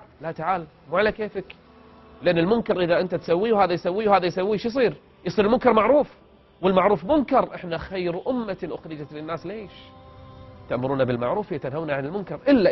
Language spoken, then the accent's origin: Arabic; Kuwait; المجتمع الحمد لله دين، المجتمع محافظ، مجتمع مسلم، المجتمع عربي اصيل، المجتمع كويتي نظيف